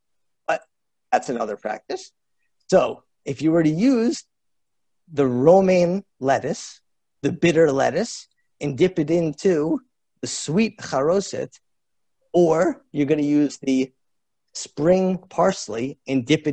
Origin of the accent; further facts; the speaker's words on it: United States; I think, as an American, and the closest thing in my life to experiencing and knowing people